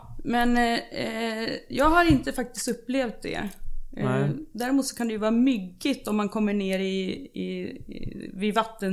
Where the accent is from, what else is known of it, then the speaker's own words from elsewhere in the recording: Leksand, Dalarna County, Sweden; Och det är också, jag kommer från Dalarna.